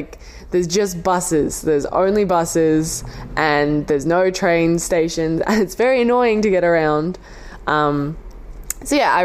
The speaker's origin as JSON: {"language": "English", "town": "Melbourne", "region": "Victoria", "country": "Australia", "tie": "born or raised there", "said": "I was born in Melbourne around the eastern suburbs, and I lived in the eastern suburbs for most of my life. And then when I moved out of home, I decided to move further up north."}